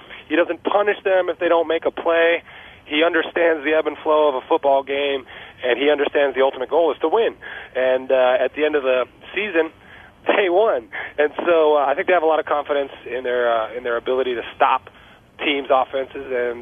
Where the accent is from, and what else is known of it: San Jose, California, United States; born or raised there; moved away as an adult